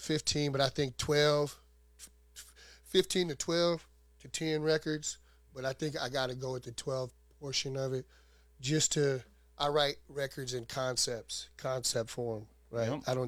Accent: Fairbanks, Alaska, United States; even though I'm from Fairbanks, right, the south side of Fairbanks

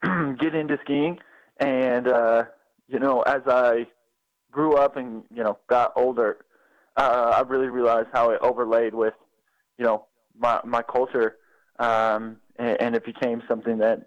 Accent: Colorado, United States; for me, I grew up in Colorado

